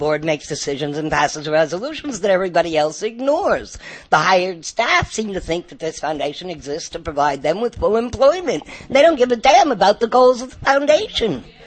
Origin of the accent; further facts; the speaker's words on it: New York, United States; I'm Summer's mother. and I'm from New York.